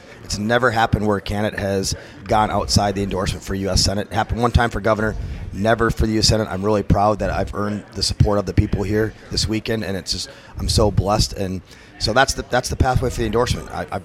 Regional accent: Minnesota, United States; But I'm a Minnesotan, so I can talk to Minnesotans.

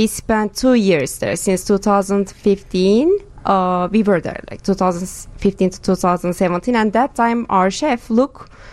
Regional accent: Turkey; English is a second language; now in Chicago, United States; I moved to Chicago from Turkey in 2008.

